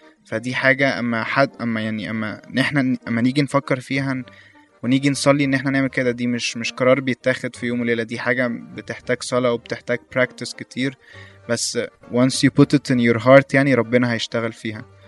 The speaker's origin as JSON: {"language": "Arabic", "country": "Egypt", "said": "وفكرة الكرازة نفسها دي حاجة يعني لسه مش منتشر قوي عندنا في مصر"}